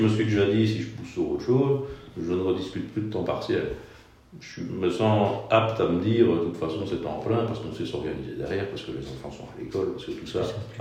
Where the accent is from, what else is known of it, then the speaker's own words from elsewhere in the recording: Liège, Wallonia, Belgium; also born or lived in Arlon; je suis né à Messan aussi, habitant à Arlon. Mon père a eu un boulot sur Liège, on a bougé sur Liège en 92. Je le dis parce que ça a été quand même un peu marquant, même si je n'avais que 7 ans